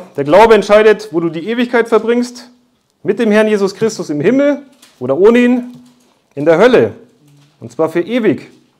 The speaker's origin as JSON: {"language": "German", "country": "Germany", "said": "gerade als Deutscher, ja, das ist unser Vaterland, unsere Muttersprache, ja, das ist unser christliches Erben."}